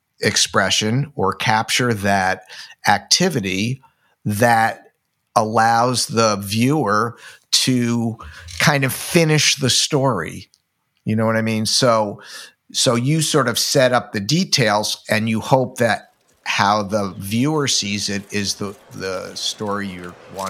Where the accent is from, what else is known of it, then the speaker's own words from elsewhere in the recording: New Jersey, United States; Well, I grew up in New Jersey, So I grew up in the 50s, so it was the advent of television, and my mother was an insomniac, and living outside New York City, you could watch movies all night long.